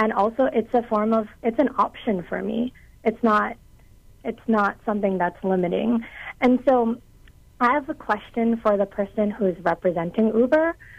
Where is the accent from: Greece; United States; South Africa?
United States; Honolulu, Hawaii; I'm born and raised in Honolulu.